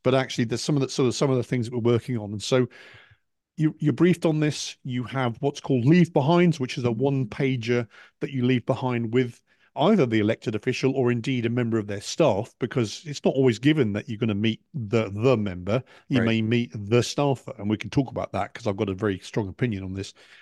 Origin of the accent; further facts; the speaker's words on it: United Kingdom; now in United States; First of all, I'm the Brit in America, right?